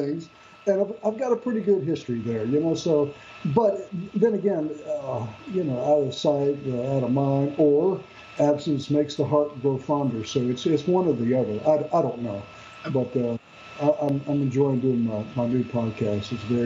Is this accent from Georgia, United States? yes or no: no; Greenville, South Carolina, United States; But I'm from Greenville, South Carolina.